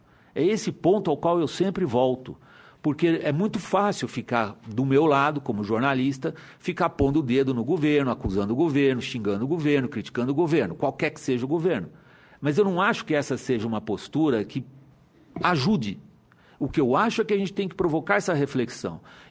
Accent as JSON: {"language": "Portuguese", "country": "Brazil", "said": "Digo porque isto me afeta como brasileiro."}